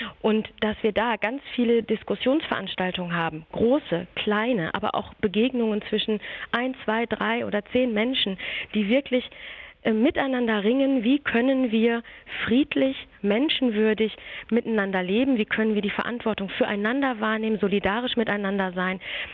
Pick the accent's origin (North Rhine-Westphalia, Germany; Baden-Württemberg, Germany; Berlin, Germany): North Rhine-Westphalia, Germany; Da fällt mir ehrlich gesagt immer der Spruch ein, den es bei uns in Westfalen gibt